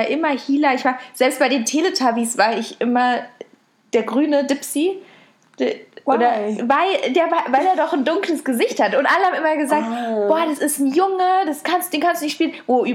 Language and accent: German; Berlin, Germany; Ach so, ja. Aus Schöneberg.